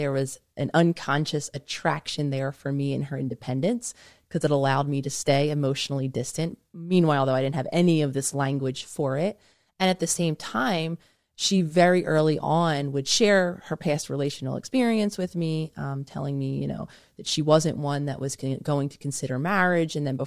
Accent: Philadelphia, Pennsylvania, United States; My family, I'm from Philadelphia, born and raised. They are still living outside of Philadelphia.

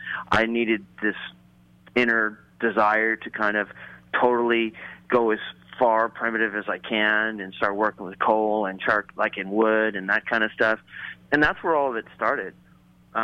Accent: California, United States; also born or lived in Florida / New York; now in Texas, United States; I'm here in Texas. You know, I grew up in California and Florida and lived in New York for a little while, and long story short, I'm not this like native Texas guy.

